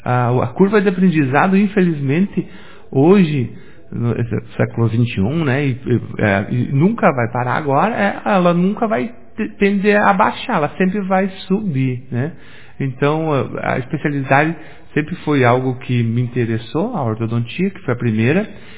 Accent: Vicente Dutra, Rio Grande do Sul, Brazil; Então, sou natural aqui de Vicente Dutra.

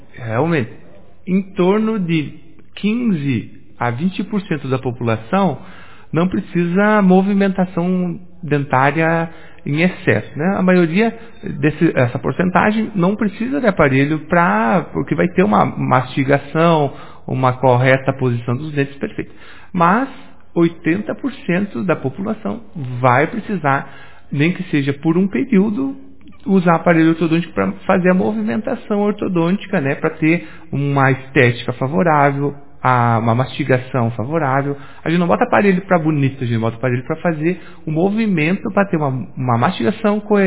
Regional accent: Vicente Dutra, Rio Grande do Sul, Brazil; Então, sou natural aqui de Vicente Dutra.

